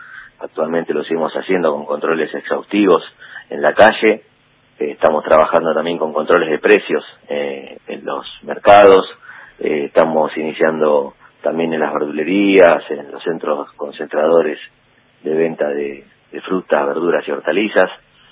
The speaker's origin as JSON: {"language": "Spanish", "town": "Florencio Varela", "region": "Buenos Aires Province", "country": "Argentina", "tie": "born there", "said": "yo nací en Florencio Varela y siempre digo, no me canso de decirlo"}